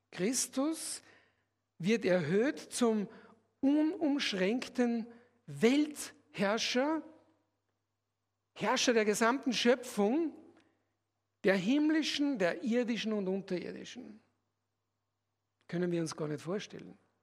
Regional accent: Austria; ich bin Österreicher und wir haben ja die Tradition des Kaiserreiches.

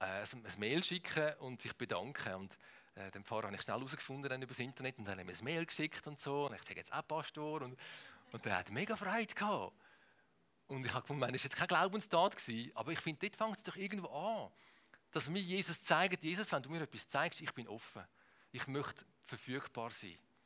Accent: Switzerland; Und wir sind ja richtige Schweizer, leben in der Schweiz.

